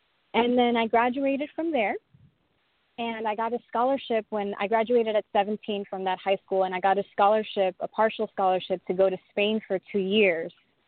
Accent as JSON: {"language": "English", "town": "Hudson County", "region": "New Jersey", "country": "United States", "said": "This was in Northbury, and I'm originally from Hudson County."}